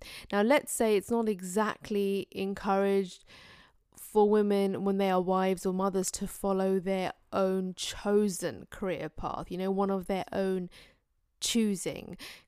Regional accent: United Kingdom; first language Urdu; but from growing up in British Asian culture, being very close to South Asian culture, growing up with my mother tongue being Urdu, understanding Punjabi, and growing up with other British South Asian friends throughout my entire life.

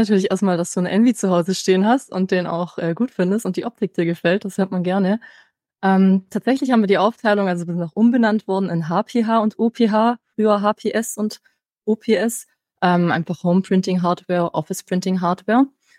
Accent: Baden-Württemberg, Germany; accent: Swabian; Also wenn es der Dialekt nicht macht, dann outen mich hier meine Präferenzen als Schwäbin.

